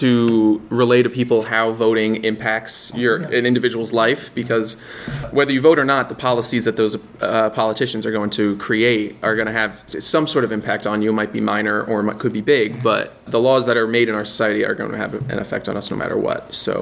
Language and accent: English; New York, United States; I'm from New York, but downstate.